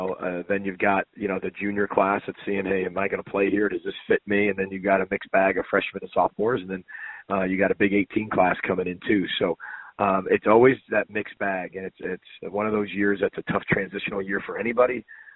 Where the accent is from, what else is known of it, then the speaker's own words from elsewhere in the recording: Chicago, Illinois, United States; Well, I've known about Floyd of Rosedale for a long time, growing up in Big Ten country in Chicago, and I kind of knew all about the Big Ten rivalries.